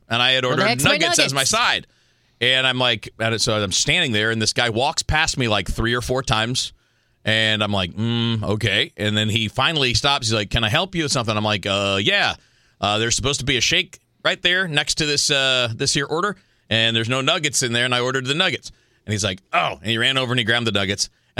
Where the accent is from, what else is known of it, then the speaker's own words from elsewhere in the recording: Eastern time zone, United States; I grew up in the Eastern time zone, too.